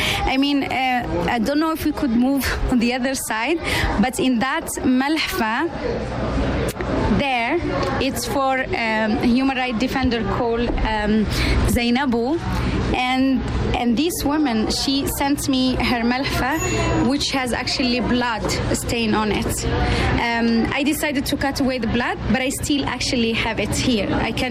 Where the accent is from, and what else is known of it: Western Sahara; born or raised there